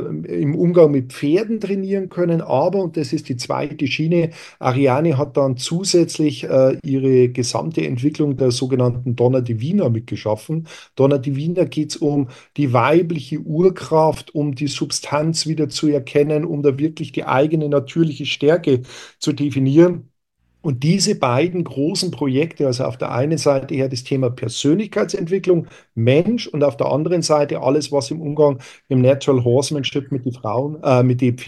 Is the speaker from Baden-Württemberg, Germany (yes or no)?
no; Bavaria, Germany; accent: Bavarian; now in Switzerland; Ich bin gebürtiger Bayer, das merkt man vielleicht so ein bisschen im Akzent noch mit dazu, aber lebe, wie gesagt, ja jetzt mittlerweile in der Schweiz.